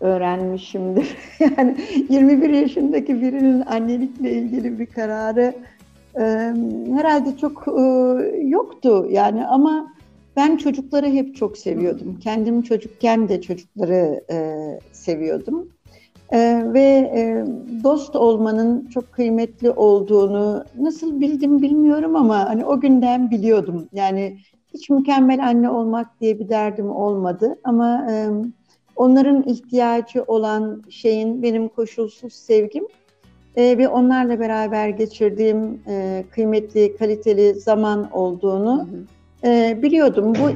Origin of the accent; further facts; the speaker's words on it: Ankara, Turkey; born there; Şimdi ben 1958 yılında doğdum Ankara'da.